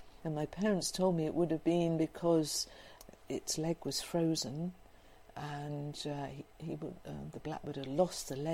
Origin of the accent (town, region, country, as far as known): South East England, United Kingdom; born or raised there